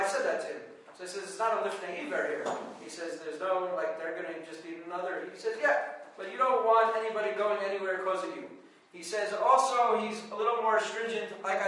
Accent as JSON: {"language": "English", "country": "United States", "tie": "born or raised there", "said": "Yeah, so where I grew up in America, the Kashrus organization said you could go into Starbucks and get a plain coffee."}